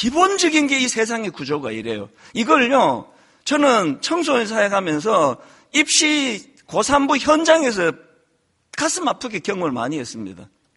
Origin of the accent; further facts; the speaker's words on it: South Korea; 저같이 뭐 그 한국에서 온 사람도 하나도 안 어려워요.